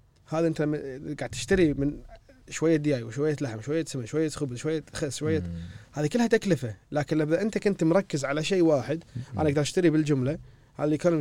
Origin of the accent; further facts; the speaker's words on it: Kuwait; فهذه الطرق اللي اليوم قاعد يعني تطبق خلينا نقول عندنا بالكويت